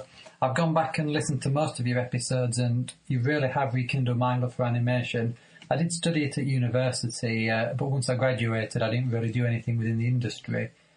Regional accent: England, United Kingdom; I'm from England

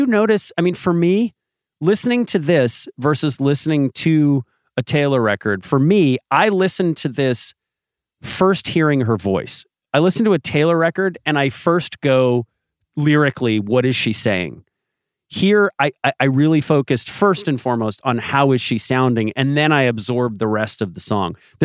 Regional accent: United Kingdom; accent: British; you're going to hear a lot of my horrible British accent through the course of this pod.

